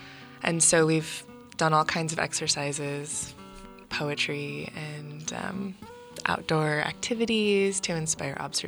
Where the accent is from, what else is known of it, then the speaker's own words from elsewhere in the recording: Maryland, United States; now in Pittsburgh, United States; I'm originally from outside of Washington, D.C., in Maryland.